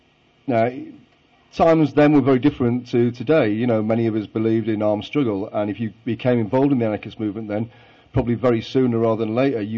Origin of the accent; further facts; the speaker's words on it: Sheffield, Yorkshire and the Humber, United Kingdom; I'm from Sheffield. I'm a working class guy. Sheffield is in the north of England.